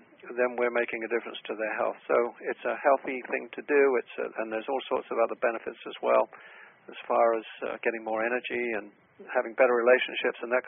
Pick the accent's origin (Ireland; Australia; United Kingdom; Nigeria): United Kingdom; England; moved away as an adult; now in Atlanta, United States; When I came over from England in 1984